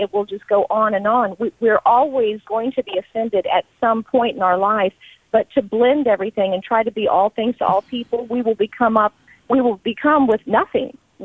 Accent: Jacksonville, Florida, United States; also born or lived in Illinois; I was not born here in Jacksonville. I was born in Illinois, but I moved here and was raised here, so I've been here since I was five.

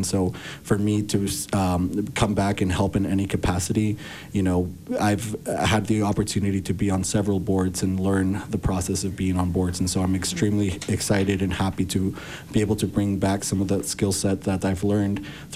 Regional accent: Park City, Utah, United States; As you know, Leslie, I grew up here in Park City. My family and I moved to Park City because of the work opportunities that came from the 2002 Winter Olympics.

